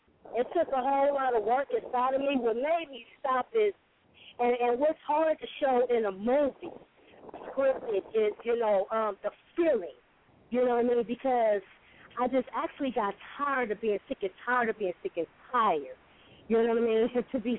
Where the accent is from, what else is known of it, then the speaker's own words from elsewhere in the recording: New Jersey, United States; I'm originally from North New Jersey, you know, that's where all my people are from.